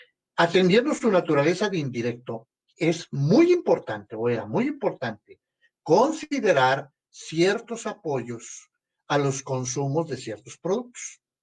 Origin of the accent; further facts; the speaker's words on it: Mexico; Porque somos mexicanos, porque estamos en México